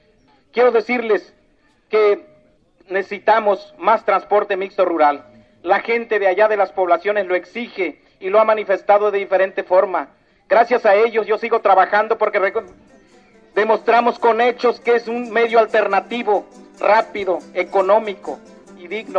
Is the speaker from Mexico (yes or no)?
yes; Coacotla, Veracruz, Mexico; la misma población de allá de mi pueblo de Coacotla